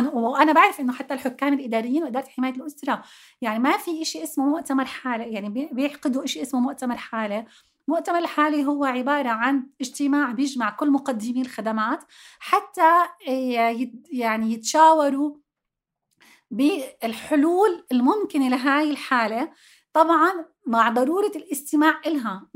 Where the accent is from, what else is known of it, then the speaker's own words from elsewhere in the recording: Jordan; الدور الإيوائية عندنا بالأردن أربع دور إيوائية حكومية